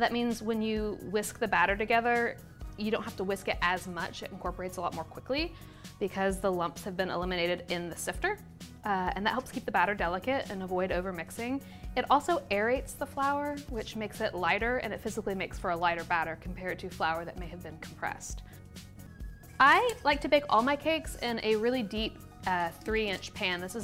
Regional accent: Kentucky, United States; because I'm from Kentucky and I love buttermilk.

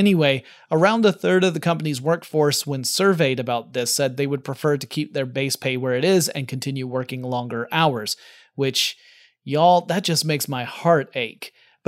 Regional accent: United States; but I'm American, so I tend to call it soccer.

